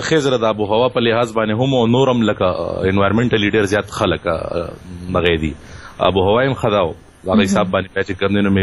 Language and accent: Pashto; Batkhela, Khyber Pakhtunkhwa, Pakistan; زه جی د ملکنډ سیمې بټخیلی سره تعلق ساتم.